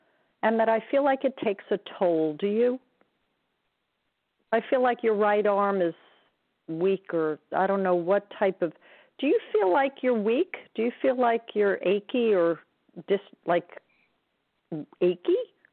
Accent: Smithtown, New York, United States; And I'm from Long Island, so I'm from Smithtown.

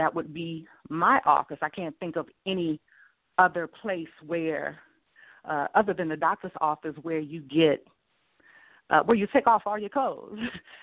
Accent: Shreveport, Louisiana, United States; So my background, I am from Shreveport, Louisiana.

